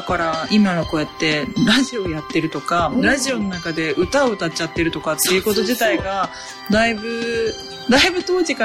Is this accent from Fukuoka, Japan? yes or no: yes; Kurume, Fukuoka, Japan; 今またその地元の久留米のお友達でね